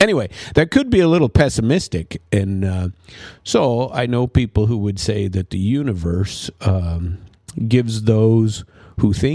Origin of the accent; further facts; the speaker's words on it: Minnesota, United States; I grew up in Minnesota, for God's sake.